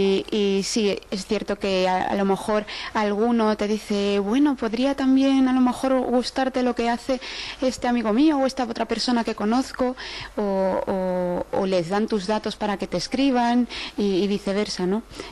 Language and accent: Spanish; Galicia, Spain; now in Madrid, Spain; Efectivamente, que soy yo muy gallega. Me vine para aquí, para Madrid, por amor, pero sí, Galicia la llevo ahí dentro.